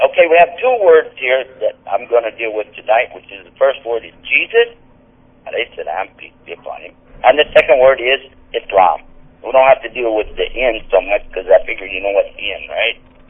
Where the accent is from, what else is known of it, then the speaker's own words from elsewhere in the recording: Texas, United States; And by the way, I'm from Texas and very proud of it.